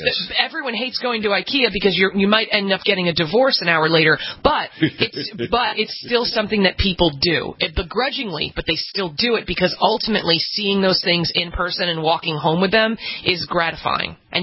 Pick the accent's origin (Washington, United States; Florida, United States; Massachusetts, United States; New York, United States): New York, United States; I'm a New Yorker. We don't even have a mall in New York.